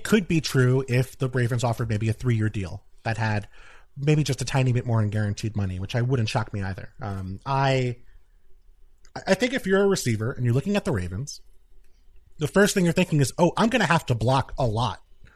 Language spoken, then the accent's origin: English; New York City, New York, United States; I grew up in Queens, New York City.